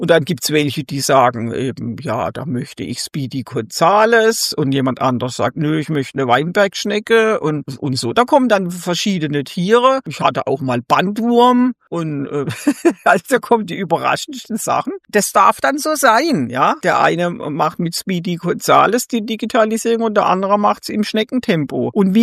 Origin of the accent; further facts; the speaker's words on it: Baden-Württemberg, Germany; als wird eine neue Sau durchs Dorf getrieben, sagt man bei uns im Schwarzwald.